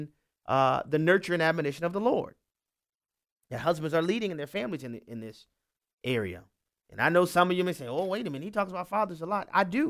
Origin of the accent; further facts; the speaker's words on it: New Orleans, Louisiana, United States; Y'all know I'm from New Orleans.